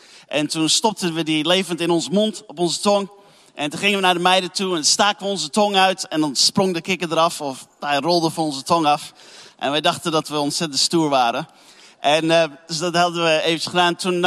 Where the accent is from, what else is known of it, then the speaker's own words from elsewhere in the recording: Netherlands; Ik kom uit Nederland, maar woon in het buitenland.